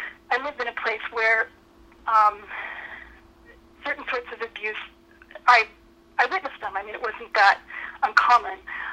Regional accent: Kansas City, Kansas, United States; But where I grew up in Kansas City, Kansas, in a part of Kansas City, Kansas called Turner.

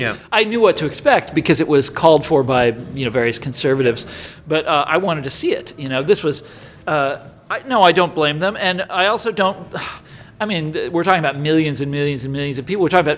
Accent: Kansas City, Missouri, United States; This I mean, I'm from Kansas City, as you know.

